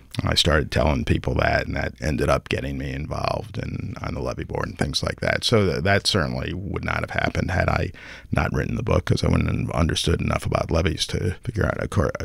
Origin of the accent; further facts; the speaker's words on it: Rhode Island, United States; But the reality is, to me, the river has been so central to American history, it really was natural, even growing up in Rhode Island.